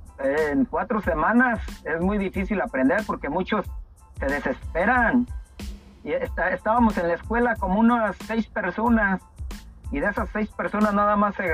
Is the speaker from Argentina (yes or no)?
no; Morelia, Michoacán, Mexico; now in United States; yo soy de Morelia, Michoacán.